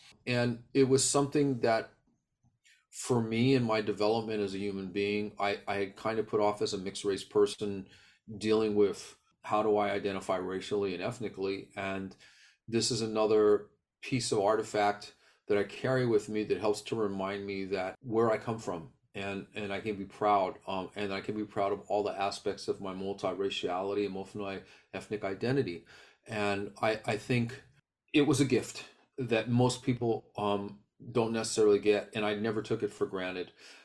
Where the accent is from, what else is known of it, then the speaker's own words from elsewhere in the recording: United States; born there; As an American, a U.S. born American of Filipino mixed race ancestry, I'm very proud of the stories that I'm able to carry with me for the rest of my life.